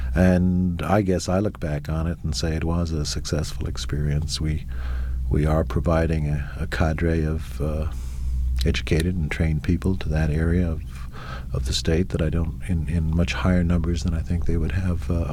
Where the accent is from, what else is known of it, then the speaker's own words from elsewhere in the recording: New York, United States; moved away as an adult; I came directly from New York. I was born in New York City, raised on Long Island.